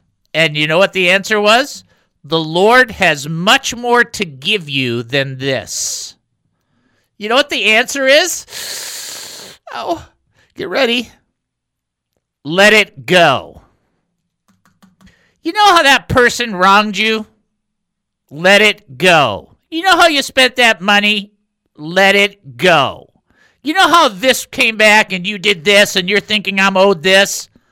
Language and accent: English; Detroit, Michigan, United States; I'm from Detroit.